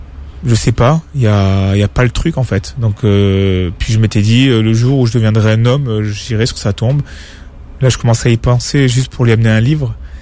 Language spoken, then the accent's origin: French; France; J'ai dit, écoutez, je suis né ici, je suis français.